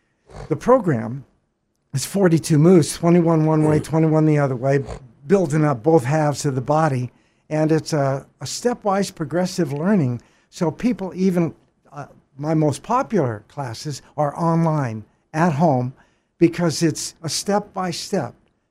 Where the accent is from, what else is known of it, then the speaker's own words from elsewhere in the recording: Galveston, Texas, United States; now in Australia; Galveston Island in Texas. Both of us were.